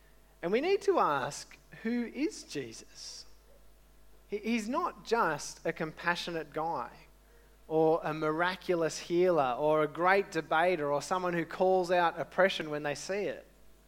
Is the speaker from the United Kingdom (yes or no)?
no; Penrith, New South Wales, Australia; I grew up in Penrith, and when I finished school, I started an engineering course at uni in the city.